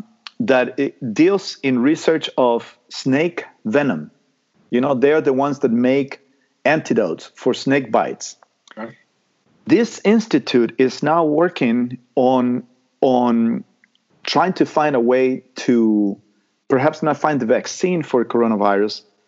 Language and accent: English; Costa Rica; growing up in Costa Rica, for me, there was no such thing as, you know, as seeing someone different than me as a threat or as anything.